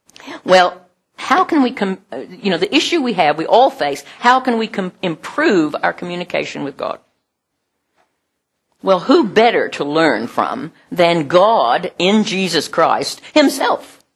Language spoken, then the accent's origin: English; Oklahoma, United States; I grew up in Oklahoma, which is the land of tornadoes